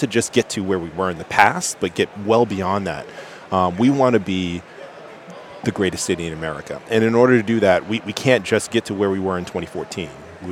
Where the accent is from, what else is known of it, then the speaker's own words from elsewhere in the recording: New York, United States; moved away; I'm originally from New York. And so when I moved here, I didn't actually know the difference between the city and the county.